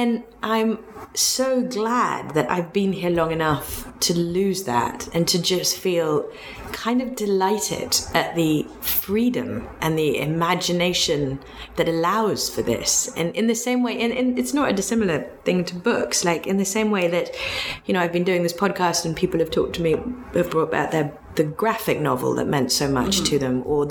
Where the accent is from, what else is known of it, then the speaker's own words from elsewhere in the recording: London, United Kingdom; now in West Hollywood, United States; I think having been born and raised in London.